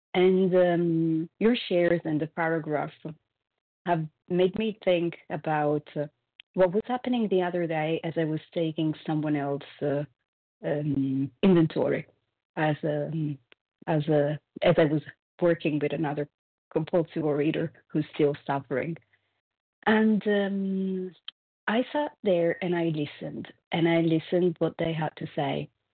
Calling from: California, United States; I'm calling from California.

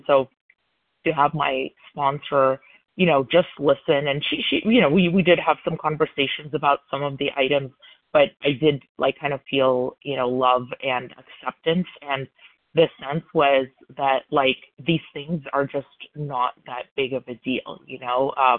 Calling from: Illinois, United States; recovered compulsive overeater from Illinois.

